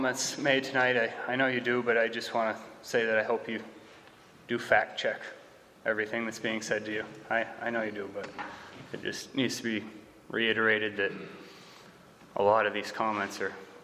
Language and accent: English; West Forks, Maine, United States; from West Forks.